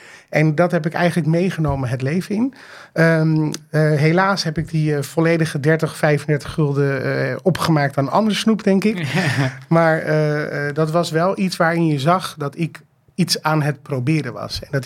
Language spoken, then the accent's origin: Dutch; The Hague, South Holland, Netherlands; now in Zandvoort, Netherlands; En ik ben opgegroeid in Den Haag. Ik woon nu in mooie Zaanzee, maar ik kom uit de Haagse Schilderswijk.